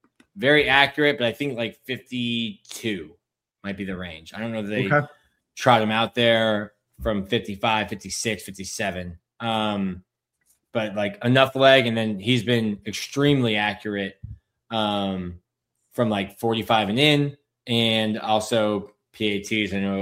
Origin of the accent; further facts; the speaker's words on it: Australia; Despite being Australian, I don't see much